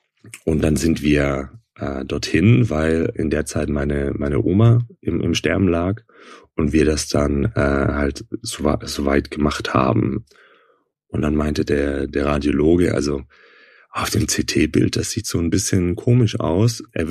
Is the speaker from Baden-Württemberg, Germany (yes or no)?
yes; Baden-Württemberg, Germany; Das war hier, wo ich aufgewachsen bin in Süddeutschland